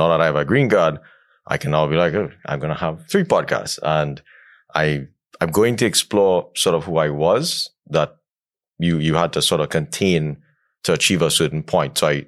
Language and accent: English; Trinidad & Tobago; I come from Trinidad and Tobago, it's a tiny island.